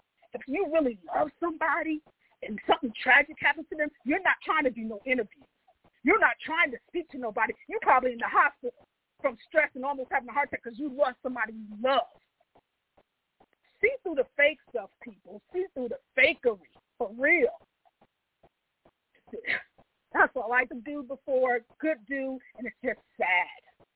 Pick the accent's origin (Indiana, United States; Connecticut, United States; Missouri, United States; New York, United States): Connecticut, United States; Westport; now in California, United States; I'm from Westport, Connecticut. So, and my cousins live in Brooklyn, off of Troop Avenue. But I live in Cali now.